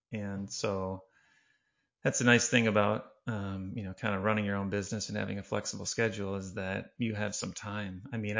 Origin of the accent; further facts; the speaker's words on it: Illinois, United States; Yeah, so I grew up in Northern Illinois, and I studied engineering at University of Illinois at Urbana-Champaign